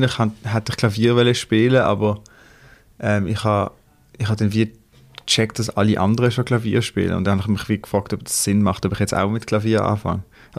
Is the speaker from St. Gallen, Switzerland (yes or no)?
no; Basel, Basel-Stadt, Switzerland; Und ich bin in Basel aufgewachsen.